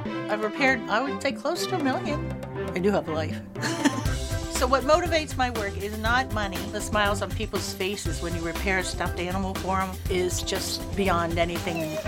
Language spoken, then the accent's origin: English; Pennsylvania, United States; I'm from Pennsylvania.